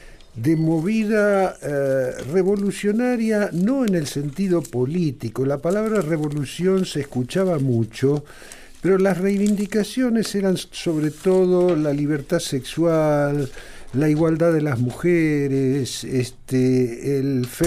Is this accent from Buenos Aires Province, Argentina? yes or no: no; Rosario, Santa Fe, Argentina; yo soy rosarino